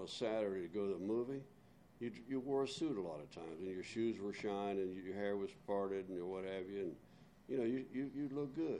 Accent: Dayton, Ohio, United States; Used to be you ride a bus down here from your neighborhood, like I grew up in Old North Dayton.

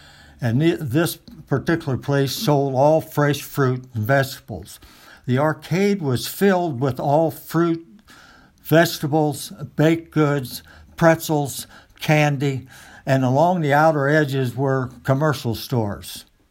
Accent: Dayton, Ohio, United States; Kroger started like out on where I was raised in East Dayton and out on East on Linden and Springfield come together.

